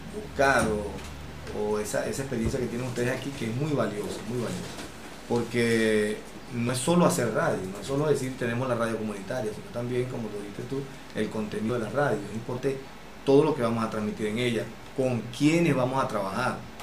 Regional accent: Delta Amacuro, Venezuela; Yo vengo del estado del Tamacuro

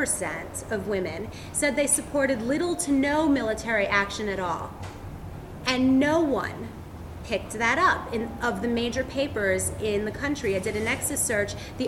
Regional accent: New York, United States; The thing that I'm a New Yorker, and I've been doing all summer organizing

